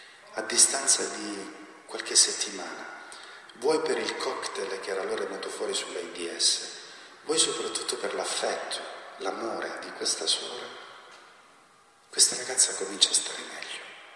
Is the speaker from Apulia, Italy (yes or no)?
no; Catanzaro, Calabria, Italy; Io sono di Catanzaro